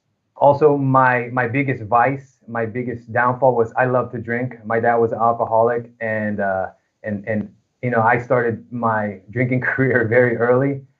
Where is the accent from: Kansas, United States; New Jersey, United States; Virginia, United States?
Virginia, United States; also born or lived in California / Chicago; I was born in California, and from California, you know, we lived all over the United States. We lived in Chicago. And finally settled and lived most of my life in the United States in Virginia.